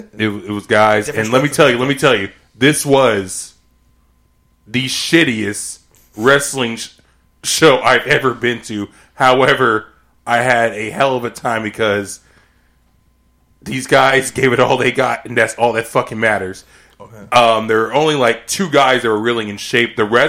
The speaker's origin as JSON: {"language": "English", "region": "Texas", "country": "United States", "tie": "born or raised there", "said": "I guess as part of growing up in Texas, because Texas is a huge wrestling state."}